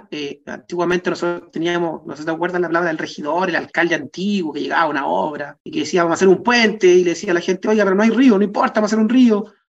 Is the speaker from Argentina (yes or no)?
no; Chile; Entonces, lo que nosotros estamos esperando como chilenos